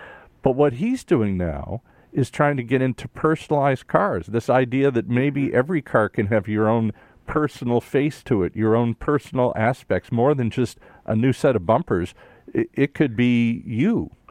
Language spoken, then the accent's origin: English; Detroit, Michigan, United States; And I was just a suburban kid growing up in Detroit. Everybody's dad worked for a car company